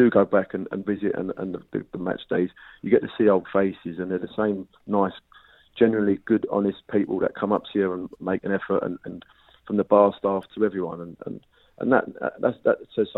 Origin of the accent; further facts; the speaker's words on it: Highbury, London, United Kingdom; because I grew up in Highbury